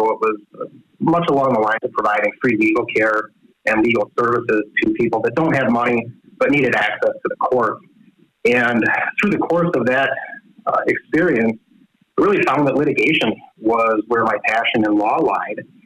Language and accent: English; Chicago, Illinois, United States; Well, I was originally born and raised in the Chicago area in Illinois